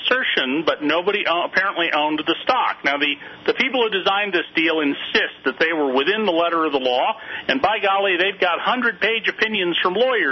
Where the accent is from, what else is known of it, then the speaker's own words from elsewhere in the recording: Santa Cruz, California, United States; Yeah, that's where I grew up in Santa Cruz.